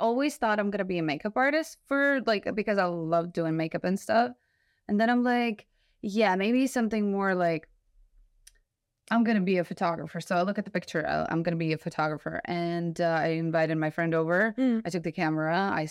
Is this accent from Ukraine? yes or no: yes; Ukraine; English is a second language; In Ukraine, there's no such... I'm from Ukraine, so this whole thing is not as developed as in London, for example.